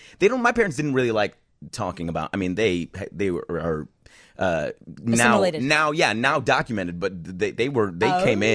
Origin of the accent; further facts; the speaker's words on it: Highland Park, Illinois, United States; I grew up in Highland Park. I don't know if you guys know where that is. That's like right along the lake.